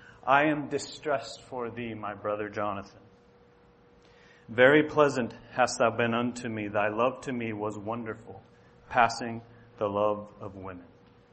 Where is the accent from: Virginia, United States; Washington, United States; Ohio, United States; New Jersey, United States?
Ohio, United States; Cuyahoga Falls; now in Michigan, United States; I grew up here in Cuyahoga Falls and grew up coming to Carrollton, but the last time I was here before this year was 22 years ago, so it's been a little while for me. I live in Michigan now, although I still think of myself as an Ohioan